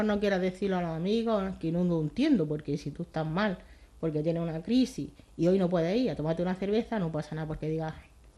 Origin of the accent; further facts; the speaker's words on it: Spain; Es que somos todos españoles, pero que estamos tan lejos que igual las culturas son distintas, no sabemos.